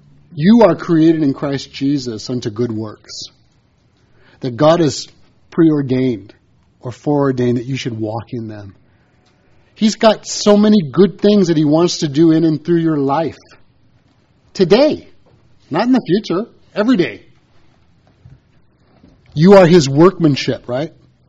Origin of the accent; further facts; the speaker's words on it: United States; I'm American, they're British, we speak the same language generally.